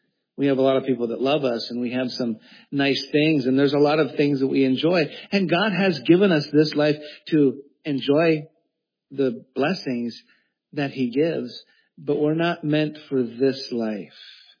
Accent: East Coast, United States; moved away; I grew up in the East Coast, right? Where it was, you know, green everywhere. And we had lots of, but when I first moved to Southern California, and that's the climate, more like Israel, actually.

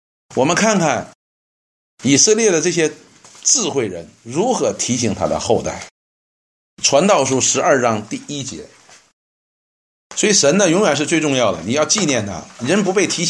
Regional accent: China; 我们到什么时候才想起来我们是中国人？过春节的时候

